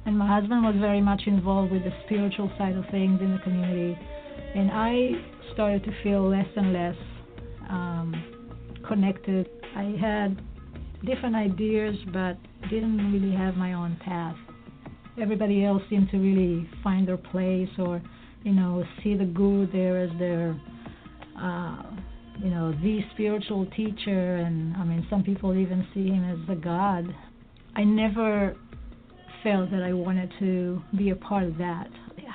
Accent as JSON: {"language": "English", "country": "Israel", "tie": "born or raised there", "said": "I grew up in Israel, secular family. Of course, we did the holidays and like everybody in Israel does."}